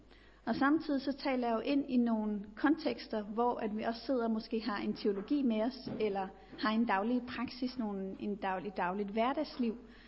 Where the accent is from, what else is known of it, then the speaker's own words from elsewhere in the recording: Copenhagen, Capital Region of Denmark, Denmark; og jeg kommer fra København, men jeg arbejder i Agape i Silkeborg.